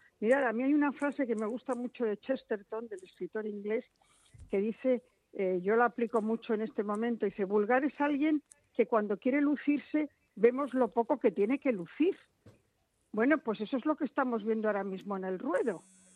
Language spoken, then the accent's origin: Spanish; Madrid, Community of Madrid, Spain; es la patrona de mi ciudad y de mi pueblo